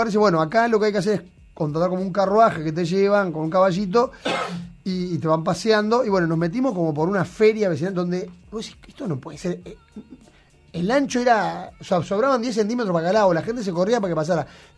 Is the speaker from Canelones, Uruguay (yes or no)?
no; Montevideo, Uruguay; born there; Porque yo nací en el Prado